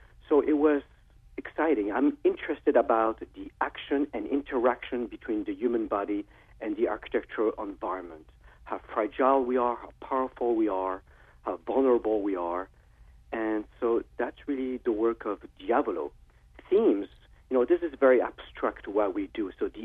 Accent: Paris, Île-de-France, France; English is a second language; moved away as an adult; now in United States; You know, I grew up in Paris, France.

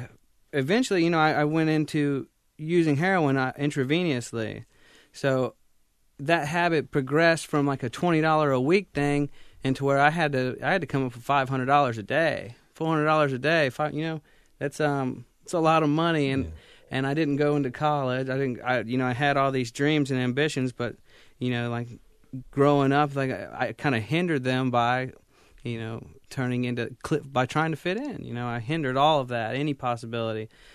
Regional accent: Wilmington, United States; Well, as you said, I grew up in Wilmington. That's all I can really ever remember.

